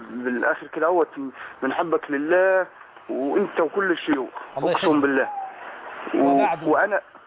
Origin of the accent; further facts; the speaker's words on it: Egypt; now in Libya; أنا مصري وقاعد في ليبيا،